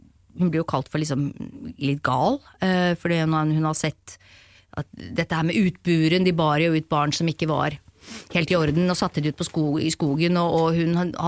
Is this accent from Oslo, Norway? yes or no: yes; Oslo, Norway; Jeg vokste opp liksom på Vestkanten og liksom jobbet i showbiz